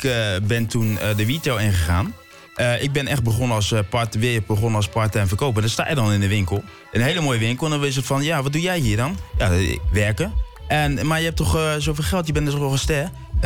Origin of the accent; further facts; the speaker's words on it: London, United Kingdom; we zijn opgegroeid in de jaren 80 met, we komen nota bene ook uit Londen.